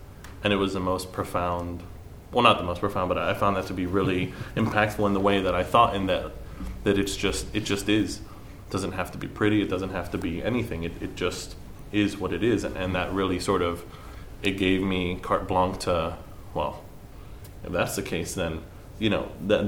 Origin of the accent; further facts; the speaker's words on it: Spain; now in United States; not being born in America, I was born in Spain, but spent all, well, nearly all of my life there